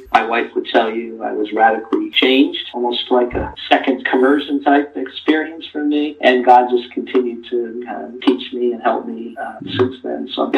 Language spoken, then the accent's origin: English; New Jersey, United States; Yes, I grew up in New Jersey along the coast in the New Jersey Shore.